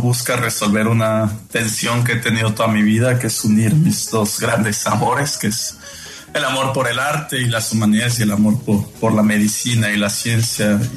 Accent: Mexico; siempre es difícil escribir de ella, especialmente como mexicano

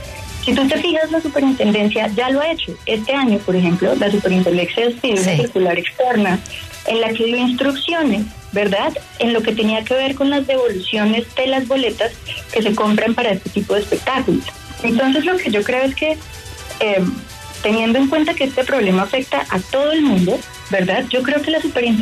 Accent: Colombia; nosotros como consumidores colombianos verifiquemos, ok, mi vendedor está acá en Colombia

